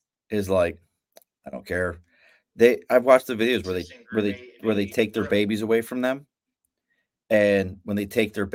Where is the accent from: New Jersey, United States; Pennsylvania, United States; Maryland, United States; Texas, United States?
Maryland, United States; Baltimore; When I think of DC, I think of school field trips, growing up in Baltimore, having to go to the mall.